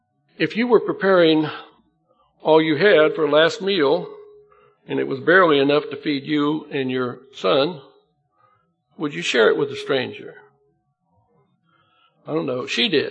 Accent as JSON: {"language": "English", "region": "Illinois", "country": "United States", "tie": "born or raised there", "said": "I remember when I grew up in Illinois, and my dad was raising corn one year and had a drought."}